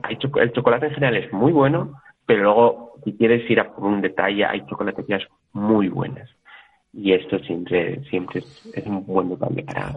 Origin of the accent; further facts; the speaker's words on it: Villava, Navarre, Spain; now in Antwerp, Belgium; digo, yo de Villava